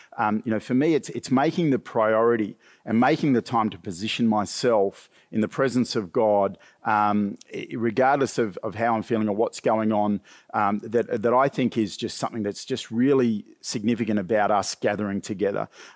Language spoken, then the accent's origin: English; Cairns, Queensland, Australia; I grew up falling asleep on concrete floors up in Cairns.